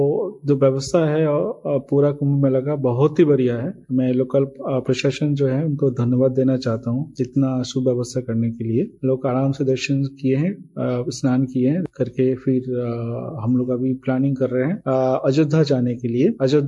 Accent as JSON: {"language": "Hindi", "town": "Kolkata", "region": "West Bengal", "country": "India", "said": "मैं कलकत्ता से आया हूँ।"}